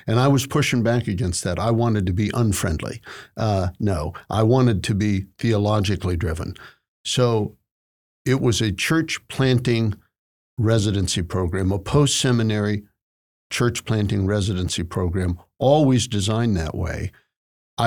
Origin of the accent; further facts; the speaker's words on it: Ohio, United States; also born or lived in Connecticut; I was born in New England. I was born in Connecticut, would have grown up in Connecticut. My folks split before I started elementary school. My mother was an Ohio State Buckeye, so she moved back to Ohio. I really grew up in the Midwest